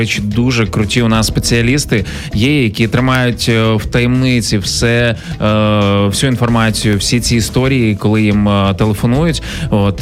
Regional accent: Ivankiv, Kyiv Oblast, Ukraine; Іванків – це моє рідне місто. Я не живу в Іванкові, ще раз.

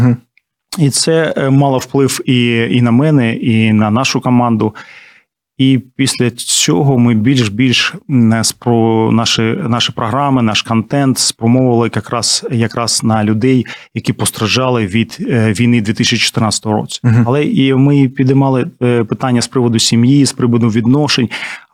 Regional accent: Sloviansk, Donetsk Oblast, Ukraine; я з Донецької області, з міста Слов'янська. І в 2014 році Слов'янськ був окупований

